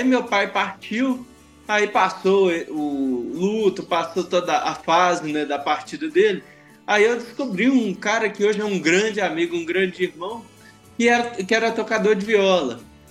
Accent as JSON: {"language": "Portuguese", "town": "Belo Horizonte", "region": "Minas Gerais", "country": "Brazil", "tie": "born or raised there", "said": "Sim, eu sou de Belo Horizonte, mas eu nasci e fui criado em Belo Horizonte."}